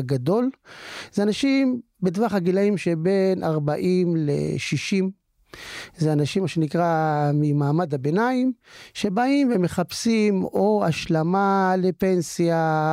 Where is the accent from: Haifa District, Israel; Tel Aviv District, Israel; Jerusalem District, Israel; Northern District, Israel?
Northern District, Israel; Kiryat Shmona; אני יליד קריית שמונה, עוד כשהיה בקריית שמונה בית יולדות.